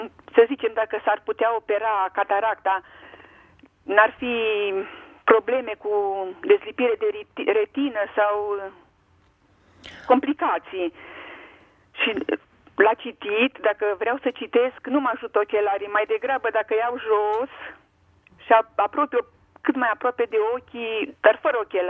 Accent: Sibiu County, Romania; eu sunt de lângă Mediaș

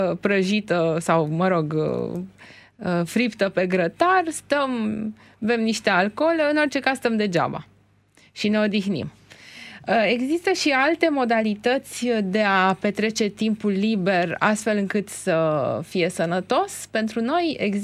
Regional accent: Romania; Pentru că noi, ca români, avem marea problemă că mâncăm foarte gras

